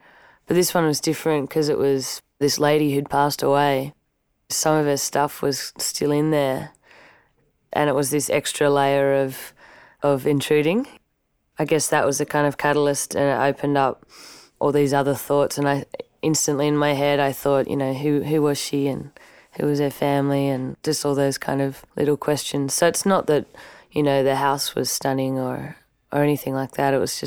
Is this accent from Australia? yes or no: yes; Melbourne, Victoria, Australia; I'm a songwriter from Melbourne in Australia.